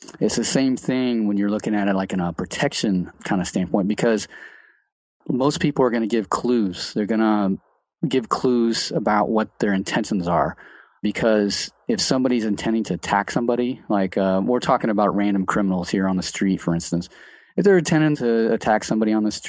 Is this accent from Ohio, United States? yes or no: yes; Cincinnati, Ohio, United States; I'm from Cincinnati.